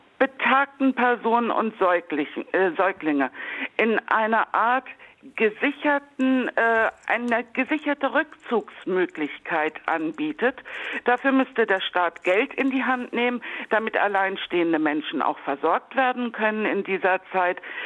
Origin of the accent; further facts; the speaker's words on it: Hamburg, Germany; ich komme jetzt aus der Nähe von Hamburg